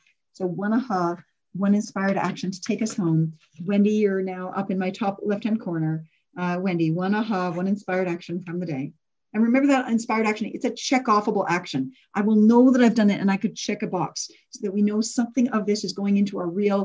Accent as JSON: {"language": "English", "country": "Canada", "said": "like I'm Canadian and I've booked a bunch of time off for US Thanksgiving."}